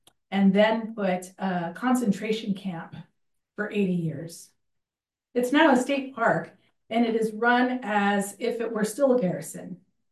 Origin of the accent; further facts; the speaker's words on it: Albuquerque, New Mexico, United States; I'm from Albuquerque, New Mexico. I'm the Tewa woman.